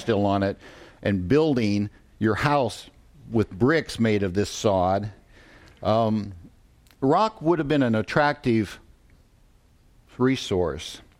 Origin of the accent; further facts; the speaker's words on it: Kansas, United States; I grew up in Kansas, as many of you know. And many of you know, Central and Western Kansas has got to be in competition for one of the flattest places on earth.